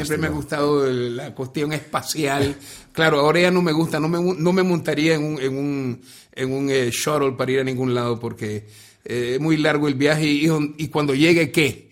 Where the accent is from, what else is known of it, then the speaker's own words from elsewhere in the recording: León, Nicaragua; born there; León, que es la ciudad donde yo nací